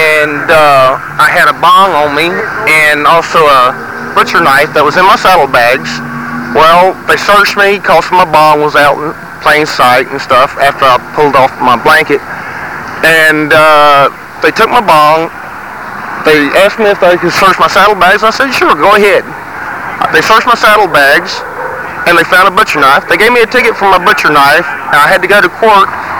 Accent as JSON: {"language": "English", "town": "Live Oak", "region": "Florida", "country": "United States", "also_born_or_lived": "New Jersey / Portland / Sacramento", "moved": "yes", "lives_now": "Berkeley, United States", "said": "I'm from Live Oak, Florida."}